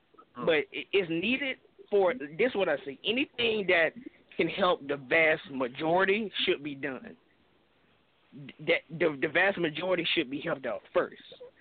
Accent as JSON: {"language": "English", "town": "Jacksonville", "region": "Florida", "country": "United States", "said": "I'm from Jacksonville, Florida."}